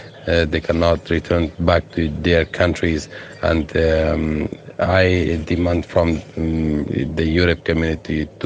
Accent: Afghanistan; now in Moria, Greece; from Afghanistan, and I live with my family in Moria camp from approximately 6 months, and I'm a pharmacist.

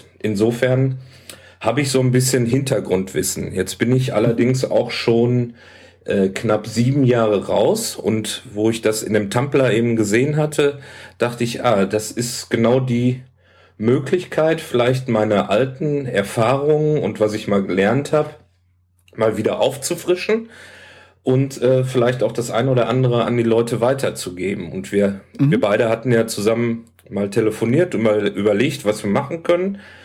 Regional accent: Hamburg, Germany; ich komme aus Hamburg, wohne jetzt seit 7 Jahren hier, bin verheiratet, habe 3 Kinder im Alter von 10, 12 und 19 Jahren

